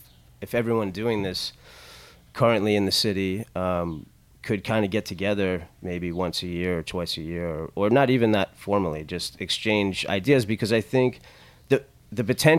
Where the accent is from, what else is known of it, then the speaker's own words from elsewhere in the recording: New Jersey, United States; It was all, I contributed all to growing up in New Jersey.